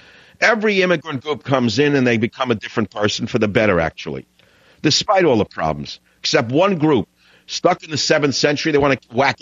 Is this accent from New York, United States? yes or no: yes; Queens, New York, United States; When I grew up in Queens in that house with the dog, Tippy